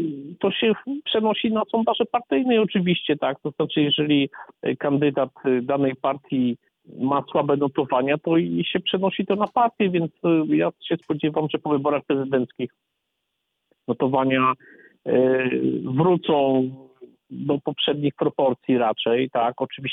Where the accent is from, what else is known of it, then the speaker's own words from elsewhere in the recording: Wałbrzych, Lower Silesian Voivodeship, Poland; Wałbrzych, moje rodzinne miasto, gdy kończyłem liceum, miało 140 tysięcy mieszkańców, teraz spadło poniżej setki.